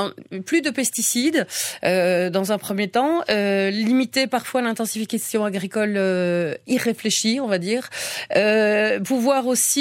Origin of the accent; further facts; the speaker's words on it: Belgium; si certaines espèces ont disparu chez nous en Belgique